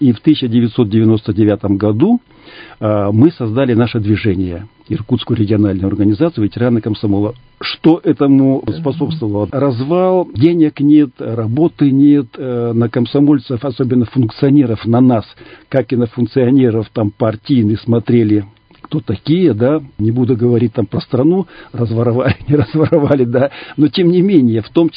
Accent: Far East, Russia; Я с комсомолом с самого детства связан, секретарь комитета комсомола школы, это было на Дальнем Востоке, я не иркутянин, приехал сюда учиться.

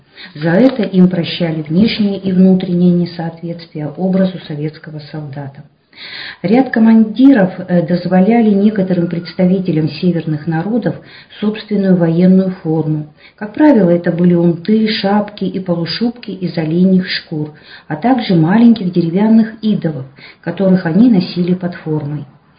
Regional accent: Bodaybo, Irkutsk Oblast, Russia; Этот памятник находится в моем родном городе Бодайбо.

